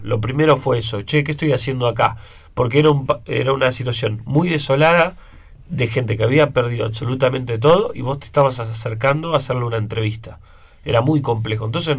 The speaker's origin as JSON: {"language": "Spanish", "town": "Viedma", "region": "Río Negro", "country": "Argentina", "said": "Yo soy de Viedma, Río Negro."}